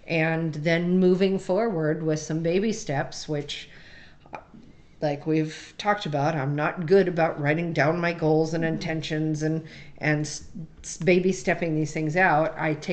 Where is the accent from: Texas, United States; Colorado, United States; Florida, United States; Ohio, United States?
Colorado, United States; born there; because I was born in Colorado. You know, I've been a mountains and Midwest girl all my life.